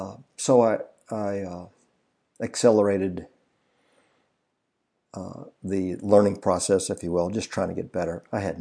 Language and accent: English; Baton Rouge, Louisiana, United States; I wanted to go to LSU right there in my hometown, Baton Rouge, Louisiana.